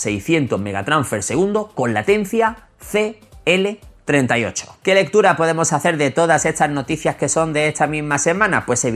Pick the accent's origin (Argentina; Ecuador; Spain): Spain; Málaga, Andalusia; la playita también, a mí me encanta, soy de Málaga